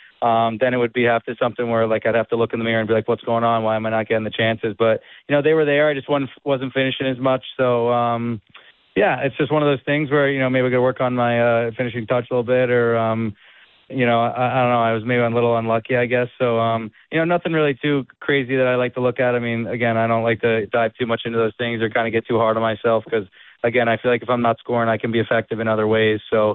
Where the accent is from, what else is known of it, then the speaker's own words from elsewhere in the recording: New Jersey, United States; I feel like I grew up right in Central Jersey, and now we spend our summers down the Jersey Shore, down Long Beach Island.